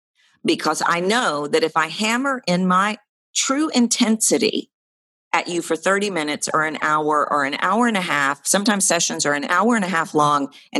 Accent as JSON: {"language": "English", "region": "Texas", "country": "United States", "said": "Like Texas, traditional Texas, like, you know, I'm a Texan, is slower."}